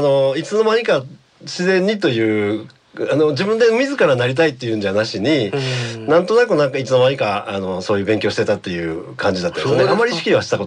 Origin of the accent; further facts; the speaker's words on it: Kobe, Hyogo, Japan; also born or lived in Tokushima / Okayama / Hiroshima; 私は、まあ、出身は神戸だと言ってますけども、実は生まれたのは徳島県で、はい、父が徳島地検の検事をしてる時に生まれました。